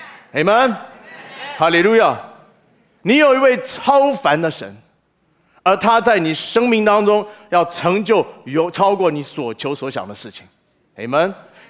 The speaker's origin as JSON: {"language": "Chinese", "country": "China", "said": "当然对我们中国人来讲"}